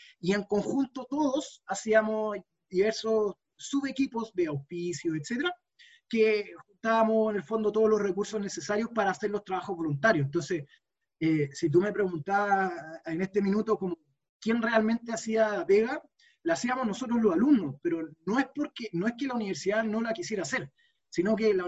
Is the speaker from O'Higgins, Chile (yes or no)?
yes; San Fernando, O'Higgins, Chile; yo soy de San Fernando, y en San Fernando jugaba rugby con un equipo.